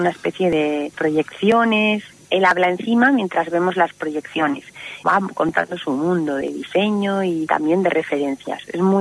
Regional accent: Valencia, Valencian Community, Spain; born there; Sería interesante ver valencianos por aquí, porque yo nací en Valencia y es una tierra muy diferente.

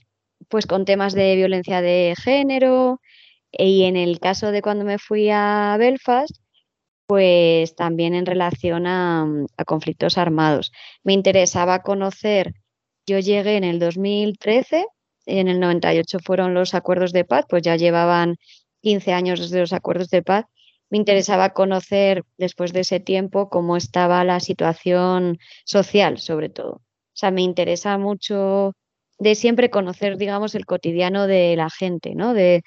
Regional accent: Madrid, Community of Madrid, Spain; Sí, me parieron en Madrid. Ahí estuve en mi adolescencia y empecé periodismo en la Complutense.

